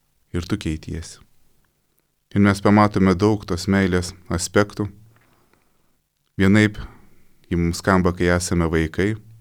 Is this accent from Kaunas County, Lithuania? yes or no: no; Tauragė, Tauragė County, Lithuania; Aš užaugau Tauragėje